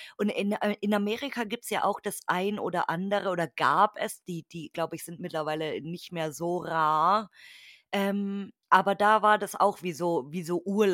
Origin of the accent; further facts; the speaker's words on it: Munich, Bavaria, Germany; born there; ich als gebürtige Münchnerin